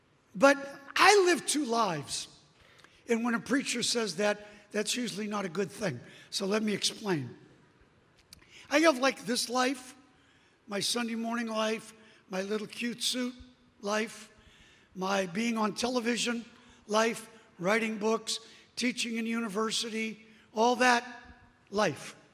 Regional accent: New York, United States; I'm from New York. I've been stabbed twice. I've been shot in the head.

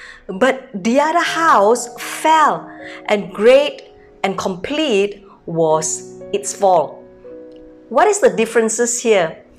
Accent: Medan, North Sumatra, Indonesia; English is a second language; moved away as an adult; now in Singapore; I came from Medan, North Sumatra, born in a very poor family. 26 years ago, I married to a Singaporean man, and then I came to Singapore to give birth to my baby.

